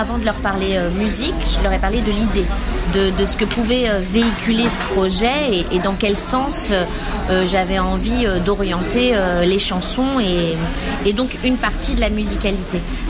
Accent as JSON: {"language": "French", "country": "France", "said": "parce que moi je suis française, avec des origines diverses"}